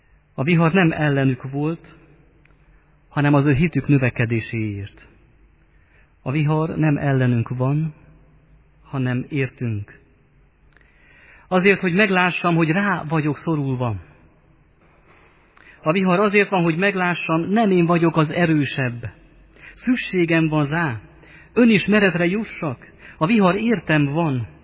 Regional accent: Baranya, Hungary; Szeretett testvéreim, ahonnan én jövök, ott az ormánságban, van, aki már úgy gondolja, hogy Jézus ügye, az egyház ügye elveszett.

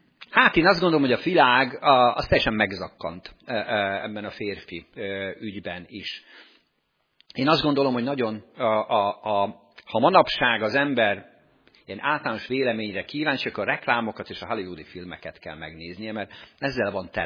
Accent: Tiszántúl, Hungary; now in Paks, Hungary; Egyébként én Tiszántúlról származom

